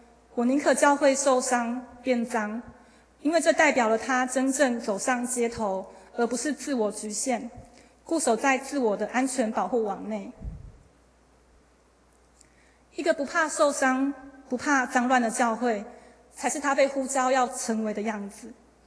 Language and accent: Chinese; Taiwan; 可能因为我从台湾来，又从台湾的都市到那个地方，所以我觉得有些不自在